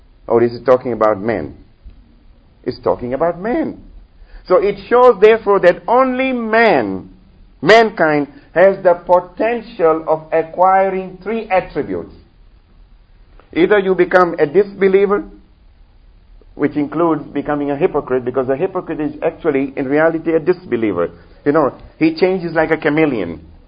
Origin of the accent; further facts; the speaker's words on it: Kenya; now in Seattle, United States; I come from Kenya, so I have to be patriotic, you know. I still love my country.